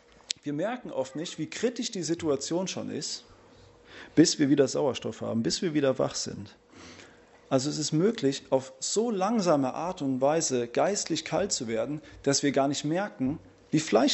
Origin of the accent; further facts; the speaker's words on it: Rhineland-Palatinate, Germany; Meine Frau und ich, wir kommen aus dem Westerwald ursprünglich. Ich weiß nicht, ob ihr das kennt. Rheinland-Pfalz, so 1,5 Stunden von hier.